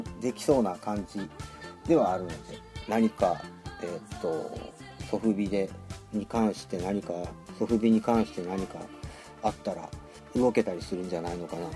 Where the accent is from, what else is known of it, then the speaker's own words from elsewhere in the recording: Osaka, Japan; 僕の生まれ育った大阪も割と都会の方で